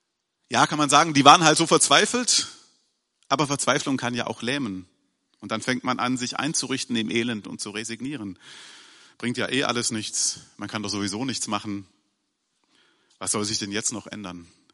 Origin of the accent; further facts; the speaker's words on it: Baden-Württemberg, Germany; Jetzt sage ich als Schwabe, also bei uns ist das eine Sprachform von Dankbarkeit